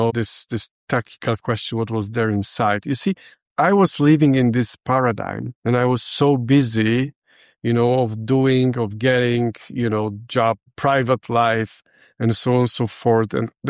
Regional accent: Poland; now in Switzerland; I come from Poland, living in Switzerland, business person, lawyer.

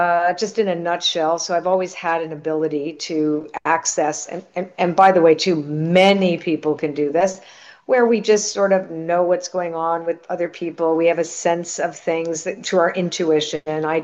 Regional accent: Canada; My parents were immigrants. I'm Canadian. And so they came over after World War II. My mom was very interesting because she was German but Polish background.

